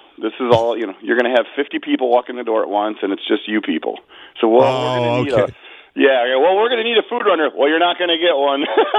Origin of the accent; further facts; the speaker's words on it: Arcade, United States; I'm from Arcade.